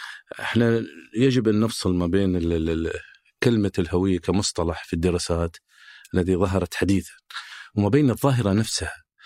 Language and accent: Arabic; Hofuf, Eastern Province, Saudi Arabia; also born or lived in Bahrain; وأنا على فكرة جئتها من منطقة مختلفة، من البحرين. أنا ولدت في البحرين، والدتي في البحرين والوالد في الأحساء، فانتقلت إلى الأحساء وأنا عمري 7 سنوات يمكن أو 8 سنوات، وعشت في منطقة يسمونها الكوت. هذه حارة الكوت هي قلب الهفوف في الأحساء